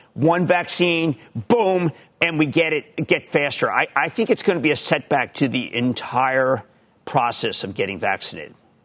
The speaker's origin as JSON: {"language": "English", "town": "Fort Washington", "region": "Pennsylvania", "country": "United States", "tie": "born or raised there", "said": "I was growing up in Fort Washington, PA"}